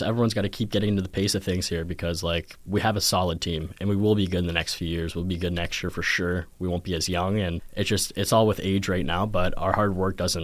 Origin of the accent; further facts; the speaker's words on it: Windsor, Ontario, Canada; I am from Windsor, Ontario, yeah.